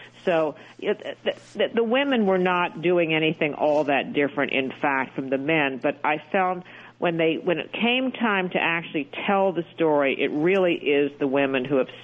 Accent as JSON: {"language": "English", "town": "San Antonio", "region": "Texas", "country": "United States", "tie": "born or raised there", "said": "I grew up in San Antonio, which is about 2 hours away from Houston"}